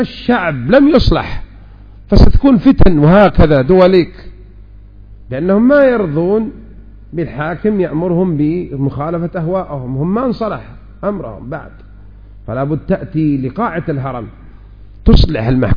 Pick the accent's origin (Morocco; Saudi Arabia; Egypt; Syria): Saudi Arabia; عندنا في المملكة العربية السعودية